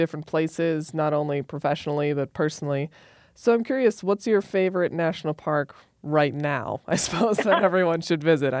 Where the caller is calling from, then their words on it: Wisconsin, United States; So I'm calling here from Wisconsin